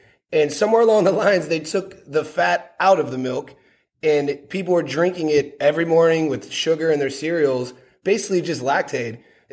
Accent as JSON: {"language": "English", "country": "United States", "tie": "born or raised there", "lives_now": "Sydney, Australia", "said": "I grew up in the United States and I've been in Sydney for roughly 4 years."}